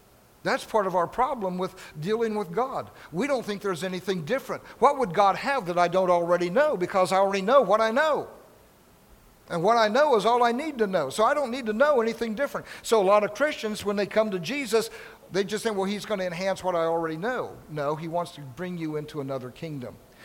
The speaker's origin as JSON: {"language": "English", "region": "Midwest", "country": "United States", "said": "I have never felt so cramped in my life. I'm coming from the Midwest."}